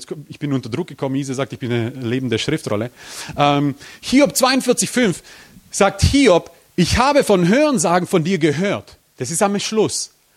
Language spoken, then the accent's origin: German; Croatia; Ich bin Kroate.